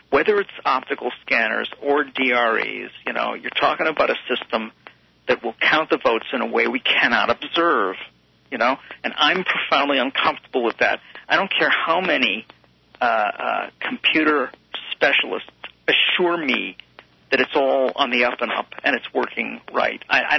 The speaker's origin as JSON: {"language": "English", "region": "New York", "country": "United States", "said": "You know, I'm a New Yorker, and I've seen this guy close up."}